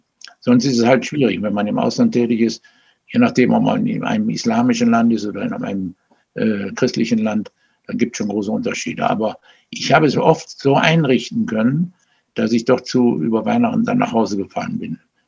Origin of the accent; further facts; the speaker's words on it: Essen, North Rhine-Westphalia, Germany; born there; du bist ja eigentlich Essener, ich bin ja in Essen geboren.